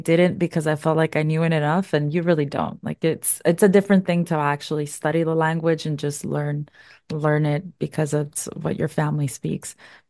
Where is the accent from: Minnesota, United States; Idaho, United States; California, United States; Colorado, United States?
California, United States; Los Angeles; being Mexican American here in Los Angeles, I feel like it's a core of why I love baseball so much and why I do love football so much. We were more like Mexican leagues over here.